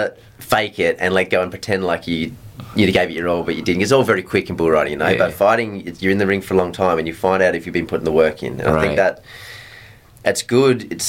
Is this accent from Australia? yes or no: yes; Western Australia, Australia; I grew up in Western Australia, and I was a real little kid.